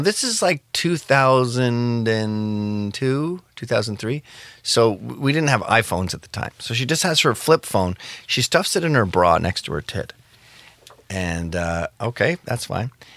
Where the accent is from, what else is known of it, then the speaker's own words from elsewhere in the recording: Scotland, United Kingdom; because I'm fucking Scottish